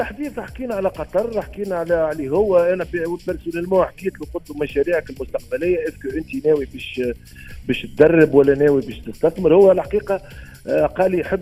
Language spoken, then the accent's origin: Arabic; Tunisia; وحتى بلدي تونس تعدينا بظروف كبيره